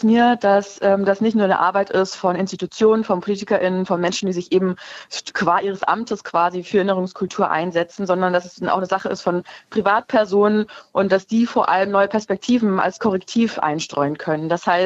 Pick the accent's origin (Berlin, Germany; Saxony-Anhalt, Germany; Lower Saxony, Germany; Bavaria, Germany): Bavaria, Germany; Also ich komme aus Bayern ursprünglich